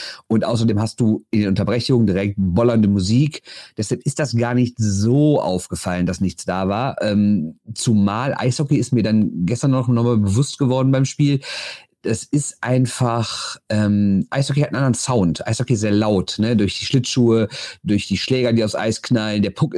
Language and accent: German; Düsseldorf, North Rhine-Westphalia, Germany